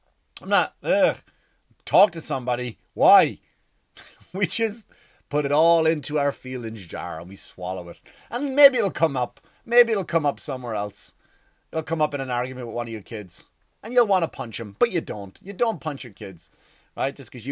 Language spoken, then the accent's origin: English; Ireland; But we're Irish, we don't give a shit.